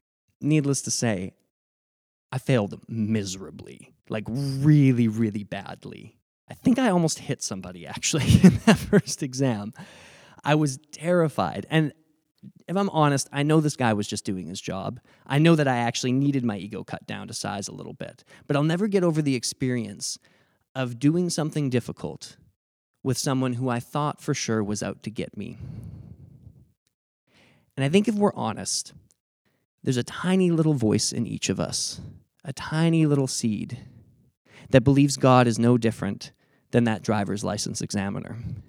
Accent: Saskatchewan, Canada; I'm from Saskatchewan, and in Saskatchewan, you can't get anywhere unless you can drive.

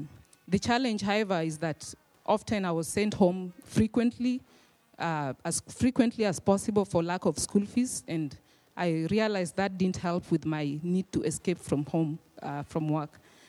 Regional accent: Western Kenya, Kenya; western part of Kenya, more nearer to Uganda than the capital city of Nairobi. I was born in a small village and went to school there, both primary and secondary school. I was born in a polygamous family, which is a common occurrence in my village and also in my country.

